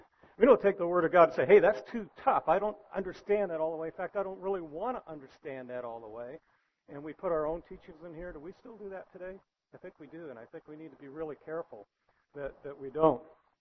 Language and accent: English; California, United States; I came from the San Francisco Bay Area, okay? It was you had quite a contrast in different races and nationalities that were there, and I came up here